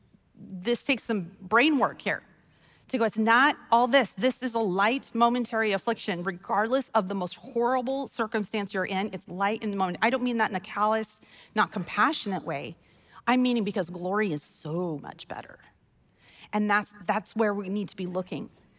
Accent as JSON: {"language": "English", "region": "Wyoming", "country": "United States", "said": "I'm from Wyoming and it is unbelievably windy there."}